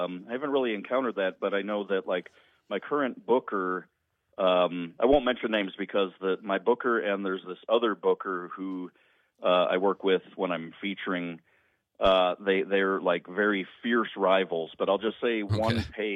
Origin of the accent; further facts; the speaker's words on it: Marinette, Wisconsin, United States; I haven't been fortunate enough yet to do my hometown to Marinette.